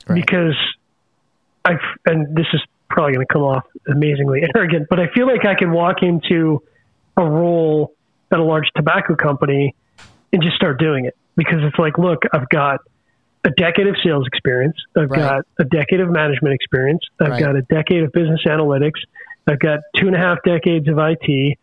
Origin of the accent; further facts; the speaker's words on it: Canada; the likelihood that a company is going to sponsor me as a Canadian